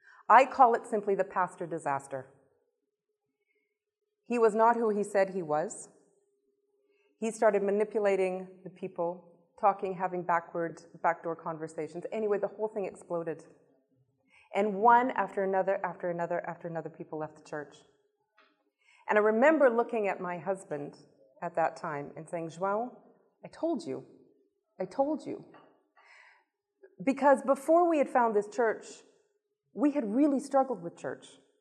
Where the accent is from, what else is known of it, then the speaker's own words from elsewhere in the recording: Canada; moved away as an adult; now in Portugal; I am not Portuguese. I am by nationality now, but I am actually from Canada, and I moved to Portugal 18 years ago.